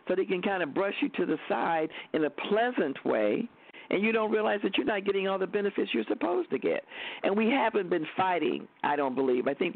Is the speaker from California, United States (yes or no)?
no; Chicago, Illinois, United States; I wasn't going to be subservient because I'm from Chicago. I'm very vocal.